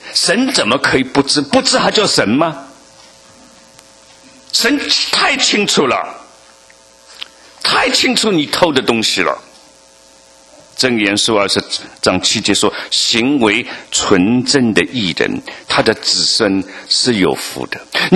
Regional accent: China; 我们大陆人最喜欢插队了。

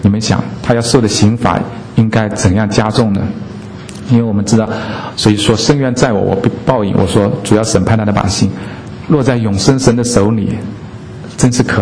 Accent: China; now in United States; 我们中国人不大喜欢讲死嘛，不吉利的话嘛，就比较少讲

